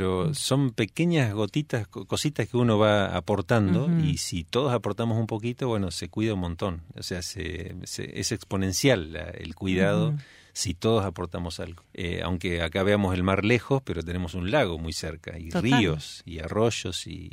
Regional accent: Olavarría, Buenos Aires Province, Argentina; now in Buenos Aires, Argentina; yo soy de Olavarría y ya estando en Buenos Aires también escuchaba esto

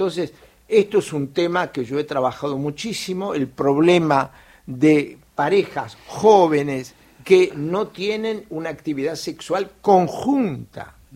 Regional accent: Rosario, Santa Fe, Argentina; also born or lived in Salliqueló; Así que me siento rosarino y saliquelense.

